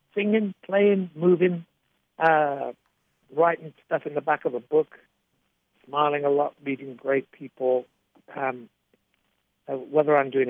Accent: United Kingdom; We live on a tiny island back there in Europe. We're British

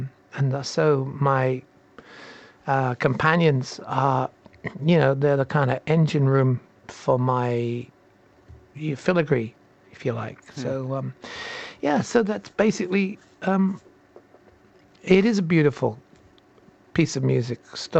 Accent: United Kingdom; now in United States; where I'm coming from as a British guy in another land.

